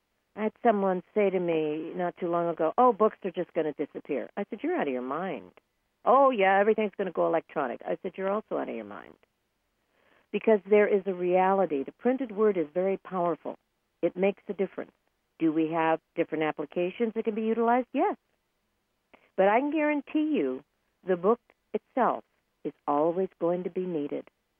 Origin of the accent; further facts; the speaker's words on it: California, United States; took me into a world that, being a Californian, who knew about blizzards? I didn't.